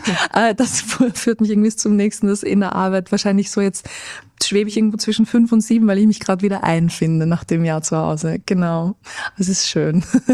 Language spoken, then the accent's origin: German; United States; ich bin aufgewachsen in Amerika und habe mein ganzes schulisches Dasein, auch meine Doktorarbeit, also auch mein PhD auf Englisch geschrieben